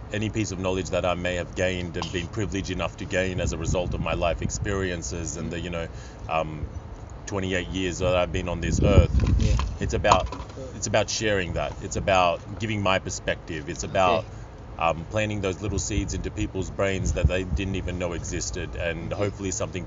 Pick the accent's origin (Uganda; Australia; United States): Australia; I'm an Australian Pakistani who was a full-time poet.